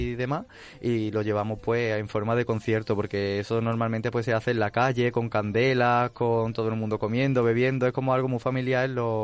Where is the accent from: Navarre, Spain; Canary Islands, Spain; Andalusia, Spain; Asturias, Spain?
Andalusia, Spain; Lebrija; yo es que soy de Lebrija. Lebrija está pues entre medio de Sevilla y Jerez, y pues la zambomba flamenca es como la cuna ahí en mi pueblo.